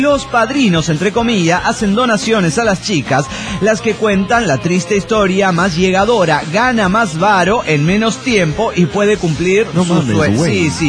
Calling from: Mexico City, Mexico; del DF Mexicano.

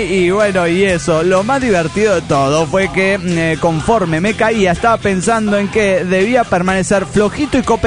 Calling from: Cancún, Quintana Roo, Mexico; Hola, amigos. … de Cancún.

